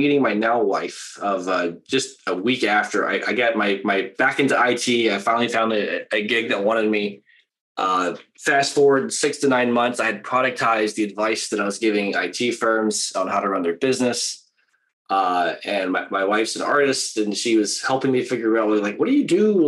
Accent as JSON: {"language": "English", "country": "United States", "moved": "yes", "lives_now": "Vancouver, Canada", "said": "I am in the west coast of Canada in Vancouver. I'm a they call it a hoser poser. I'm an American living in Canada."}